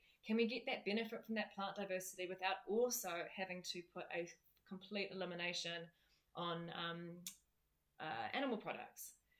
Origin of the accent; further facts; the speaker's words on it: New Zealand; So as a New Zealander, we actually have really good access to grass-fed beef